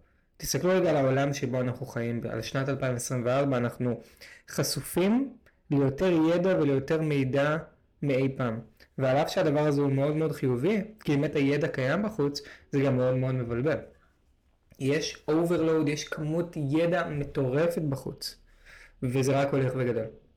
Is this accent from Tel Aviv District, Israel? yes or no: yes; Tel Aviv, Tel Aviv District, Israel; אני מתל אביב במקור, אז באזור המרכז